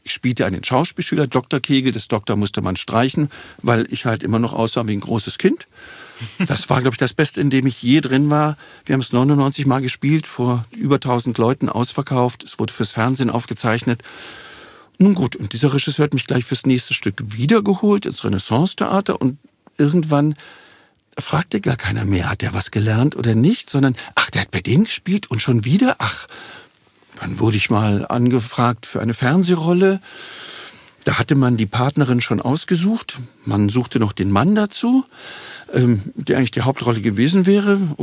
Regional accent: Berlin, Germany; Ich bin nur aus Berlin. Nee, aber auch richtig hier aufgewachsen.

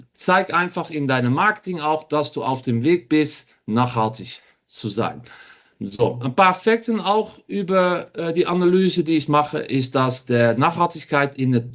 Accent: Netherlands; German is a second language; now in Düsseldorf, Germany; Ich komme aus Holland ursprünglich, hört man vielleicht auch ein bisschen. Und bin seit 7 Jahren wohne ich in Düsseldorf.

